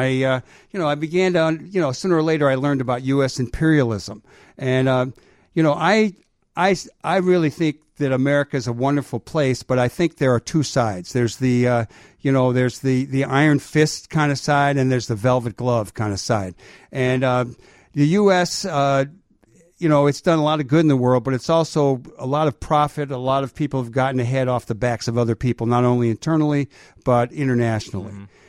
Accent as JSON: {"language": "English", "region": "New England", "country": "United States", "tie": "born or raised there", "said": "And I grew up in New England. I wanted to be in the Marines."}